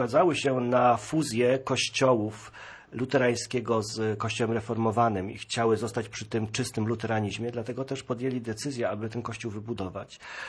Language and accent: Polish; southern Poland, Poland; Pomimo tego, że ja i moja żona pochodzimy z południa Polski